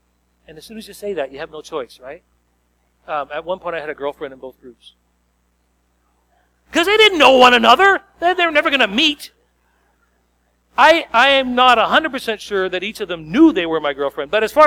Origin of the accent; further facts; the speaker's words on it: Strathroy, Ontario, Canada; I grew up in the Strathroy area. And so I went to school at SGCI in Strathroy